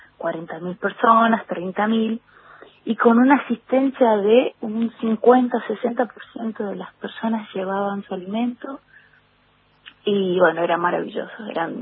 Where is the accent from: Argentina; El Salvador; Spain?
Argentina; Mendoza; yo soy mendocina